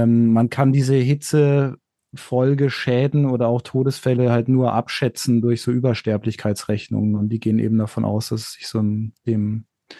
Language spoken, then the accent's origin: German; Southern Germany, Germany; now in Hamburg, Germany; Ich komme eigentlich aus Süddeutschland.